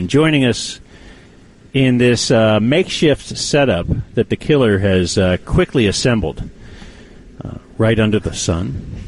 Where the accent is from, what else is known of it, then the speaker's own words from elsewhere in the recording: Texas, United States; The car clock is on Central Time because I am a Texan.